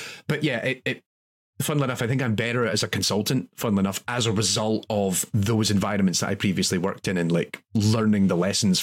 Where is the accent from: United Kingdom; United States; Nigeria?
United Kingdom; Scotland; I came across as aggressive, largely because I'm Scottish.